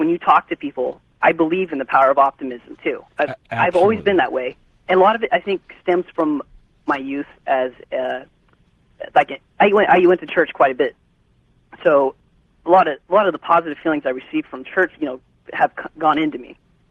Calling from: California, United States; I'm in California. Whereabouts? South of Modesto.

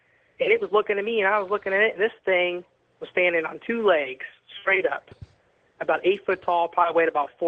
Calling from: Tulsa, Oklahoma, United States; I'm calling from Tulsa.

